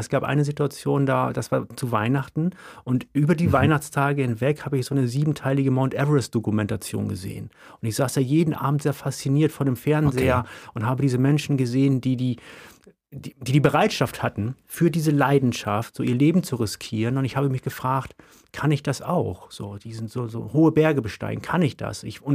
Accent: Hamburg, Germany; Ja, das ist wichtig zu wissen, weil genau, ich komme aus dem Flachland.

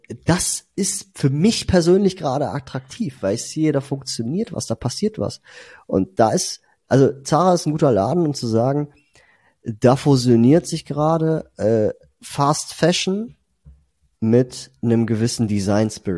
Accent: Italy; Ja, ich bin ja Italiener, also ich wohne ja in Italien

